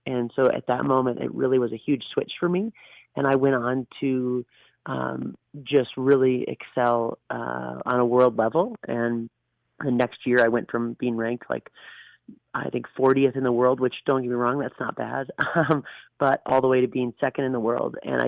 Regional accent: Minnesota, United States; I grew up in Minnesota and skied out of a little area called Buck Hill.

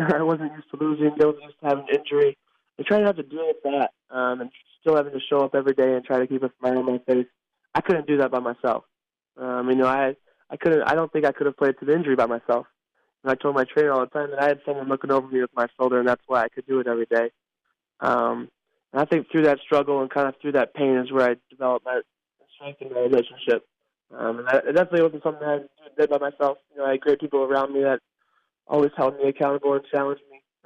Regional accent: Minneapolis, Minnesota, United States; Minneapolis is my hometown. I'm really looking forward to that.

